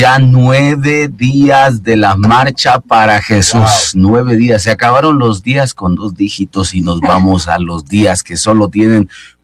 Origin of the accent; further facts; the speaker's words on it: Mexico; De las nuestras, que podemos hablar como mexicanos y nos va a entender.